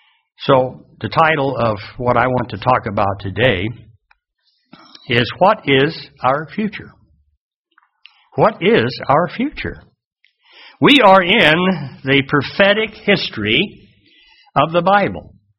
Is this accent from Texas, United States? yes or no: yes; Texas, United States; born there; Now, I was born in Texas, so I like Texas